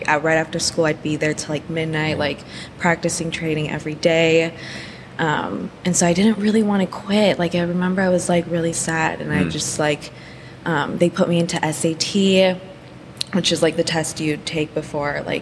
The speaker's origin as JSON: {"language": "English", "town": "Diamond Bar", "region": "California", "country": "United States", "tie": "born or raised there", "said": "Oh, yeah. I was born and raised in Diamond Bar."}